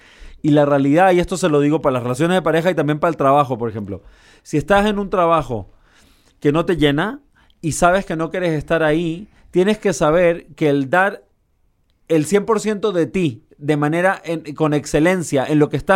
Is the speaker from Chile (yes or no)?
yes; Chile; moved away; Yo ya llevo 25 años viviendo lejos. Me fui de Chile, llevo 25 años viajando por el mundo, etcétera.